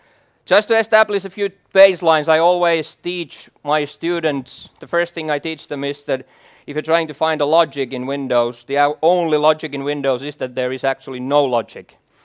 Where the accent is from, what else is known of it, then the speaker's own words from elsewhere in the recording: Finland; first language Finnish; English is a second language; as I said, I'm from Finland, so English is totally not my native language.